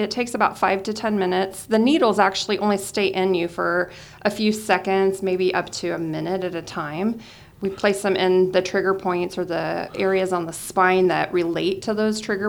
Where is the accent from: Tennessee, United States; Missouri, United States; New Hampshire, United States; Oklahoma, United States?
Missouri, United States; Of course, I'm from Missouri, so everything you have to show me